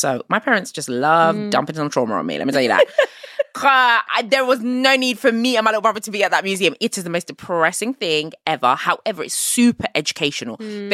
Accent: United Kingdom; I grew up in Britain

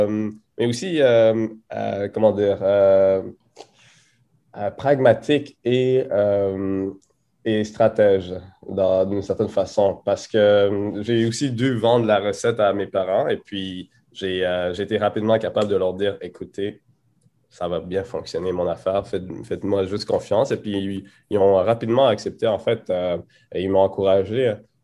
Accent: Quebec City, Quebec, Canada; présentement, je suis à Québec. Et j'ai débuté à Québec, j'ai grandi à Québec

